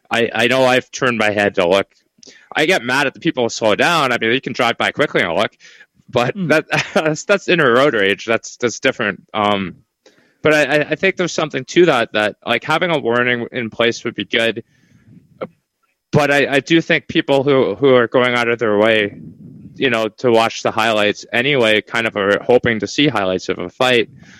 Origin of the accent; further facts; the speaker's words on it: Canada; Yes, I am Canadian.